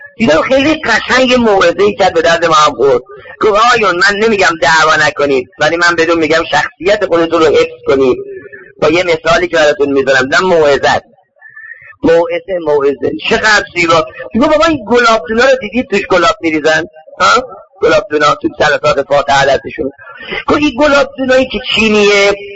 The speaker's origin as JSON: {"language": "Persian", "region": "Isfahan", "country": "Iran", "said": "میومد اصفهان تو شهر خودمون"}